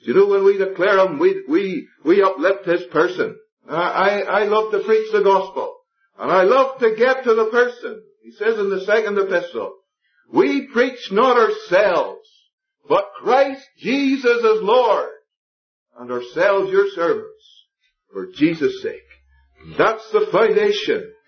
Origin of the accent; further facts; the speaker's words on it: Ballymena, Northern Ireland, United Kingdom; Well, I'm not a Plymouth brother. I'm a brother from Harryville and Ballymena.